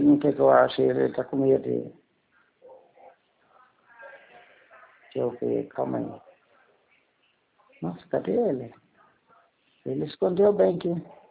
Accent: Pindamonhangaba, São Paulo, Brazil; Eu sou de Pena, Pena Mangaba.

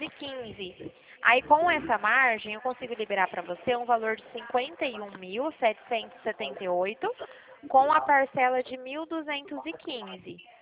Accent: Dracena, São Paulo, Brazil; eu sou aqui de Dracena, que é interior de São Paulo.

